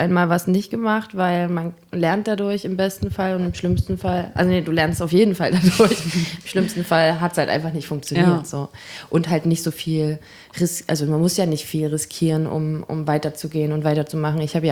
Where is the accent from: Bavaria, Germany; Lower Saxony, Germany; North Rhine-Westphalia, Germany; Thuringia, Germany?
Thuringia, Germany; Greiz; now in Jena, Germany; ich wohne jetzt seit 6 Jahren in Jena wegen Studium und ich komme aus Greiz, Zollenroda, die Ecke.